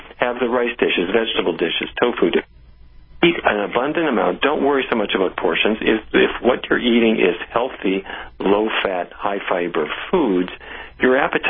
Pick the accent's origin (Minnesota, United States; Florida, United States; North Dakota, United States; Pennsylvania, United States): North Dakota, United States; Fargo; You know, I grew up in Fargo, North Dakota.